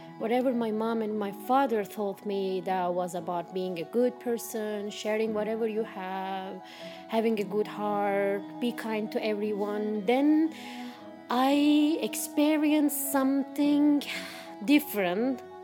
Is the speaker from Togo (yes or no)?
no; Turkey; English is a second language; moved away as an adult; now in United States; and I am from Turkey, and I've been in the United States like on and off 4 years.